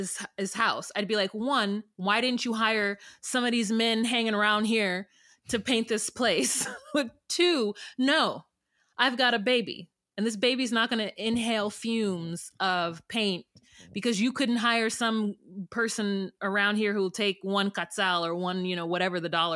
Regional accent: United States; born there; My dad's Belizean. I'm American. I was born here.

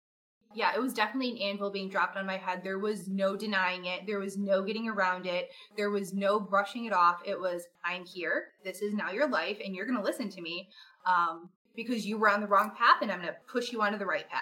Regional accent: Michigan, United States; And so I lived in Michigan. I grew up in Michigan.

